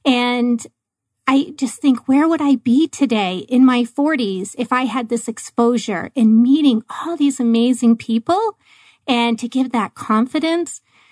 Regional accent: Maine, United States; moved away as an adult; now in Phoenix, United States; So I have been in Phoenix almost 16 years. I grew up in Maine, so far, far away, and being a flight attendant brought me here.

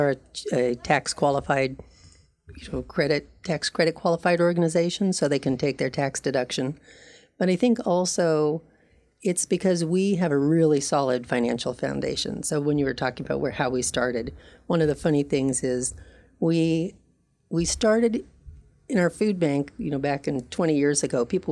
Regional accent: California, United States; True. It was in Southern California.

